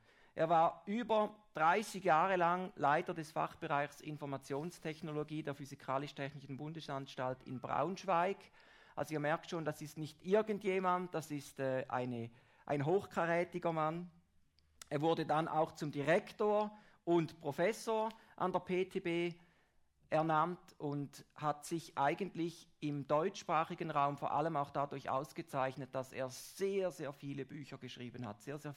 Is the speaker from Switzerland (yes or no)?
yes; Rheineck, St. Gallen, Switzerland; Ich komme vom Rheineck am Bodensee.